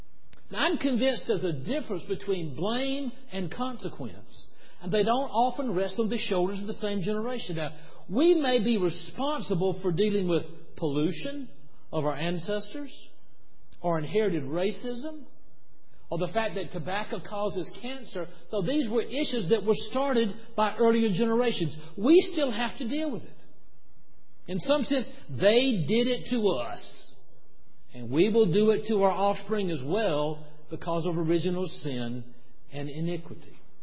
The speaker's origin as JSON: {"language": "English", "region": "South Carolina", "country": "United States", "tie": "born or raised there", "said": "Now, as growing up in South Carolina, you know, the Baptist kids had these little envelopes"}